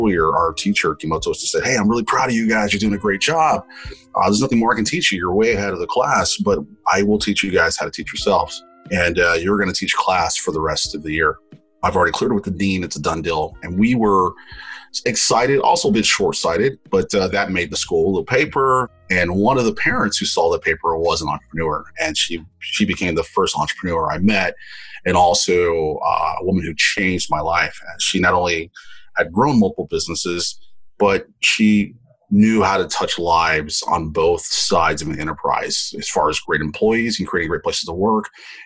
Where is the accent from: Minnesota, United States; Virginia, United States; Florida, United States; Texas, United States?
Texas, United States; El Paso; So I'm actually born and raised in El Paso, Texas